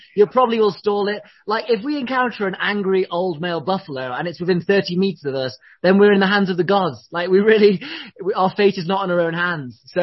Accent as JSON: {"language": "English", "region": "England", "country": "United Kingdom", "said": "What makes me know, so I'm English, Brent. I'm not known in these lands."}